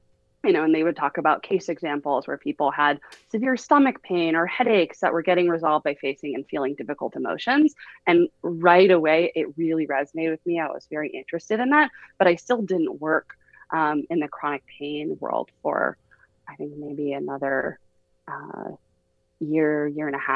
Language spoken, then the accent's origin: English; Pasadena, California, United States; Yeah, I'm from the Pasadena area, actually. And I went to college in New York, in Poughkeepsie, New York.